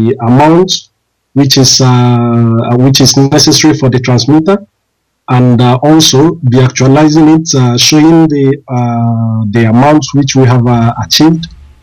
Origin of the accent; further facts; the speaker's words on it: Anambra, Nigeria; now in Spain; I'm from Anambra, Navy.